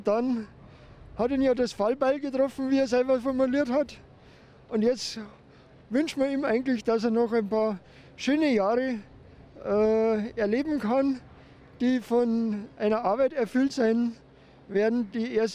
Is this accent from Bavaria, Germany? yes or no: yes; Bavaria, Germany; Also für Gott zu sagen, wenn man bei uns in Bayern sagt.